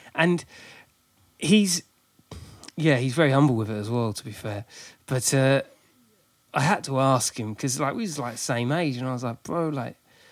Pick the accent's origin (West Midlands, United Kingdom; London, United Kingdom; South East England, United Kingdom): South East England, United Kingdom; Billingshurst; I grew up in just south of Crawley, in a place called Billingshurst.